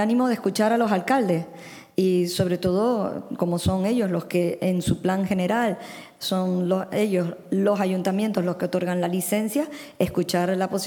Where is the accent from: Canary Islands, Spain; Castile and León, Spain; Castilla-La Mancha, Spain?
Canary Islands, Spain; siendo todos canarios